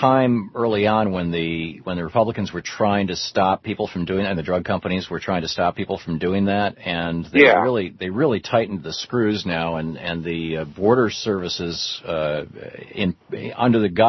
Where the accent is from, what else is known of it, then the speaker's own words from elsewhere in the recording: Michigan, United States; Yeah, I mean, I grew up in Michigan